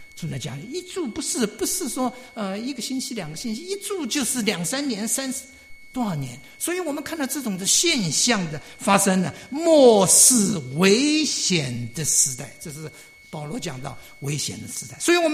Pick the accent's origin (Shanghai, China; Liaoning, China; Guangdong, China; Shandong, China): Shanghai, China; 我小的时候住在上海的时候